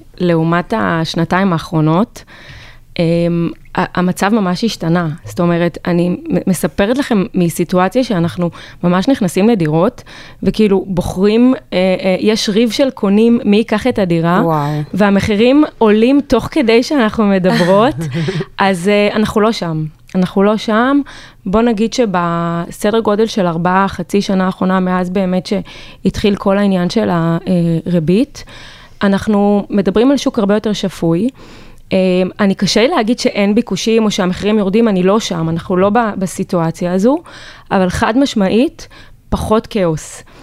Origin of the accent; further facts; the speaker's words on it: Tel Aviv, Tel Aviv District, Israel; אני אמנם גדלתי בתל אביב, אז אני ככה מדברת